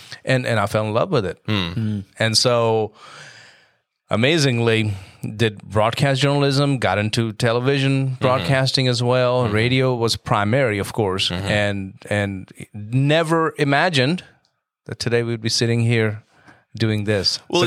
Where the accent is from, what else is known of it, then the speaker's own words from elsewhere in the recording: India; now in United States; Growing up in India